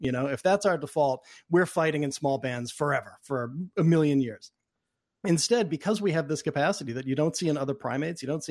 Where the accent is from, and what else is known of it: Boston, Massachusetts, United States; born or raised there